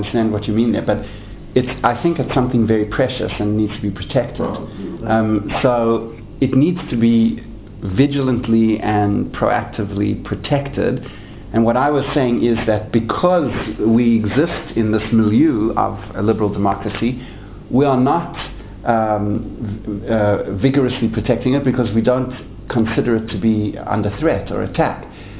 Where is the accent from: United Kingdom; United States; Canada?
Canada; But, you know, I come from Canada.